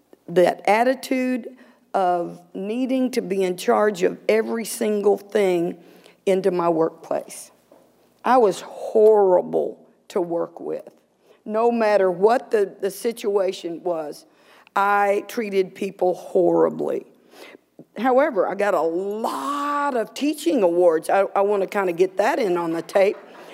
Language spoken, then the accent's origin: English; Texas, United States; I got to look good, partly because I'm from Texas.